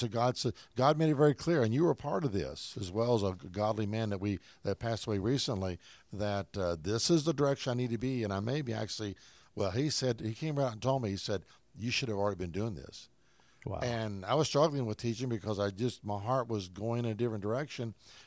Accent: Nitro, West Virginia, United States; Yeah, my hometown where I grew up.

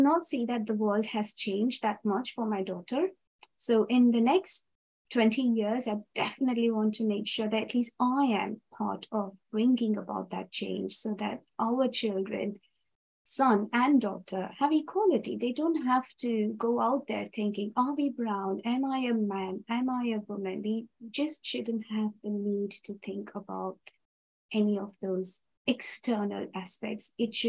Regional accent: India; I grew up in India

